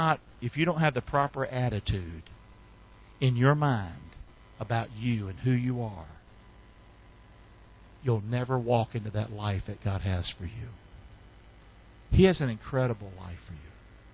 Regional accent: Rockingham, North Carolina, United States; I talk like me. I'm from Rockingham.

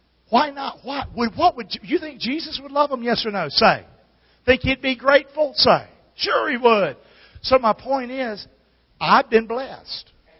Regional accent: Rockingham, North Carolina, United States; I'm from Rockingham. I talk funny.

